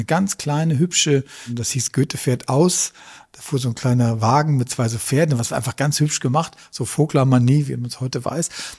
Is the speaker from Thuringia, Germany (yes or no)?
no; Münster, North Rhine-Westphalia, Germany; ich komme ja aus Münster